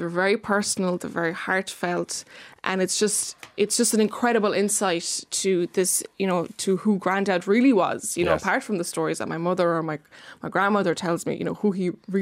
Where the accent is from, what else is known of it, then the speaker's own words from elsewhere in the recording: Lithuania; now in Ireland; Well, this maybe my accent I am.